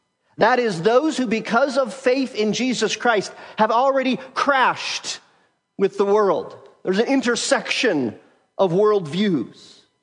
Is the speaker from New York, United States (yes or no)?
no; Wyoming, United States; perhaps because I was raised in Wyoming, my natural tendency is to think, well, government, that is a swear word.